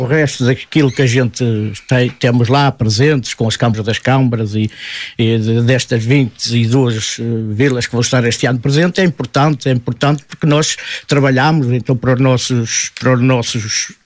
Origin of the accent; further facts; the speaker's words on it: Portugal; que somos mesmo portugueses